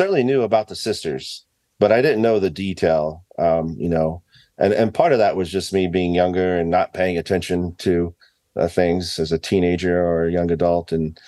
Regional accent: Fairfax, United States; born or raised there

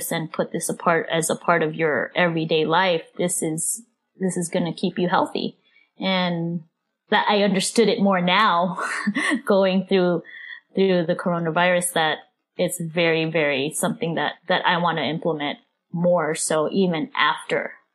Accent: Philippines; And being Filipino, I always felt growing up that I didn't really have a place that I would always fit into.

